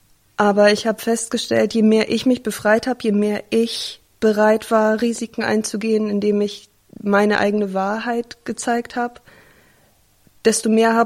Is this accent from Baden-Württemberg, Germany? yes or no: no; Hamburg, Germany; born there; Ich bin 34 Jahre alt und ich bin in Hamburg geboren.